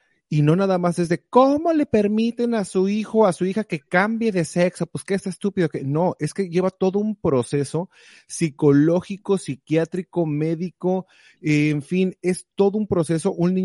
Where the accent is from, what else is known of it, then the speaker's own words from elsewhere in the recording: Mexico; Nosotros todos crecimos en México